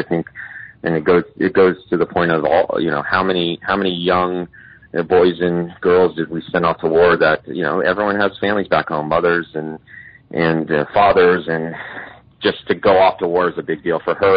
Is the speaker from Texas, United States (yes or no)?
yes; Katy, Texas, United States; So I grew up mostly in Texas in a smaller town known as Katy, just outside of Houston